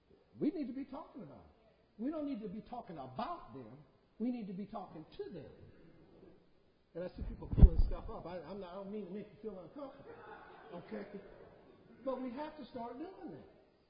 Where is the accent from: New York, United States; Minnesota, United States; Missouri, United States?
Missouri, United States; St. Louis; I grew up in St. Louis, and they had five low and five high, six low and six high.